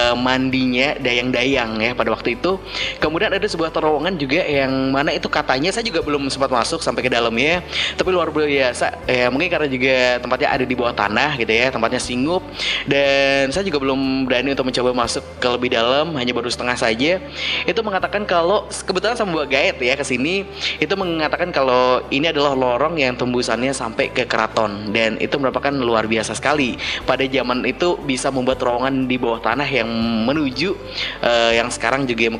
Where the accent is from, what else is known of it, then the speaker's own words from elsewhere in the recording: Surakarta, Central Java, Indonesia; saya kan berasal dari Solo